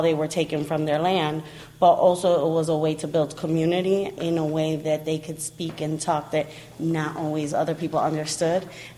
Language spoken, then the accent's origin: English; Rochester, United States; I grew up in Rochester, and we also had a dance company in Rochester that I witnessed and saw.